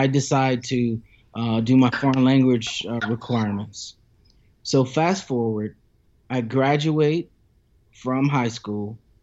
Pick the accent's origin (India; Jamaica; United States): United States; Lexington, South Carolina; So I'm from Lexington, South Carolina, very small town, maybe about 15 minutes from Columbia, South Carolina.